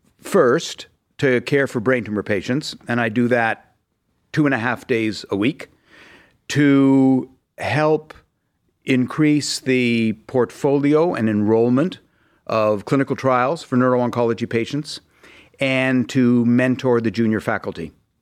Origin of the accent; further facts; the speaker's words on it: Toronto, Ontario, Canada; moved away as an adult; also born or lived in Ottawa; So, as you mentioned, I'm originally from Canada. Maintain my Canadian citizenship, although I'm now a dual citizen. Born in Ottawa, grew up in Toronto, which is where I went to college and medical school and where I completed my neurology residency training.